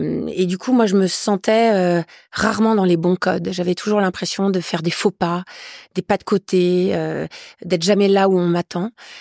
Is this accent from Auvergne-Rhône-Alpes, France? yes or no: no; Dijon, Bourgogne-Franche-Comté, France; J'ai grandi à Dijon. Petite ville de province